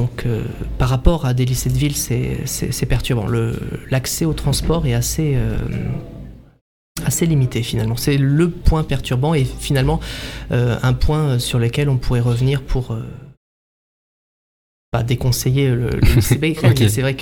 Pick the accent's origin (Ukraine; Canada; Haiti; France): France; Auvergne-Rhône-Alpes; je viens d'Auvergne, de Plaine de la Limagne, donc c'est très, très agricole également.